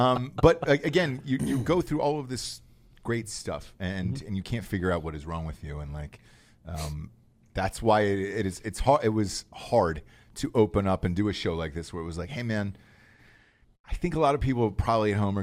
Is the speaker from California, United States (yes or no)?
yes; Los Angeles, California, United States; But I came from Los Angeles